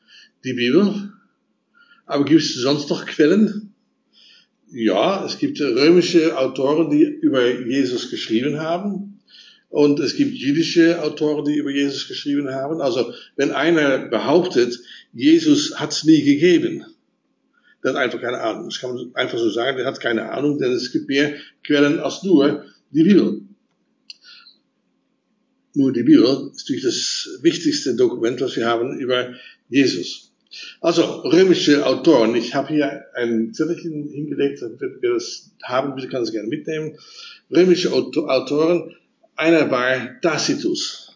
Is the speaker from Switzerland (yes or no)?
no; Netherlands; German is a second language; now in Germany; Ich bin verheiratet, habe einen Sohn. Und wir sind aus den Niederlanden. Das hört man sofort.